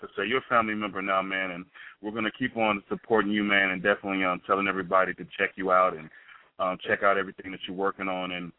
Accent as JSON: {"language": "English", "town": "Chicago", "region": "Illinois", "country": "United States", "tie": "born or raised there", "said": "My hometown."}